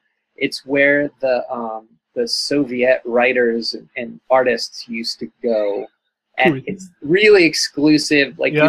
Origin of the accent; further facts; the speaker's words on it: United States; I think it was partially being American.